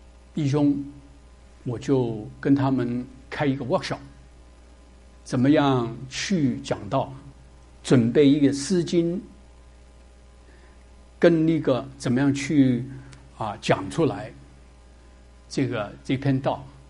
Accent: Shanghai, China; 从来我们上海人打瞌睡，对不对啊？

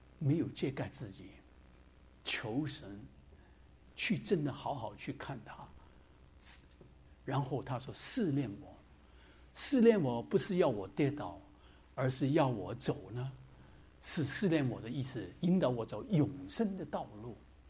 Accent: Guangdong, China; 我们广东人叫红山鱼哈

